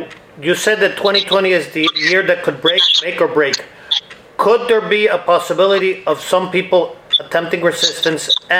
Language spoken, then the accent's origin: English; United States; born there; I was born in America just like you were, but my family has left Cuba.